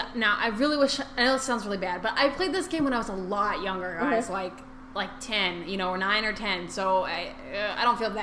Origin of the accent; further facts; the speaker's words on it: Las Vegas, Nevada, United States; I'll be like … I'm from Las Vegas.